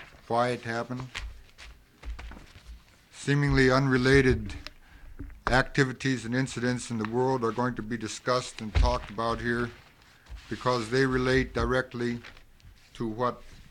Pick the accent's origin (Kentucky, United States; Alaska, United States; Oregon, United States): Alaska, United States; Tanana; I'm from Tanana.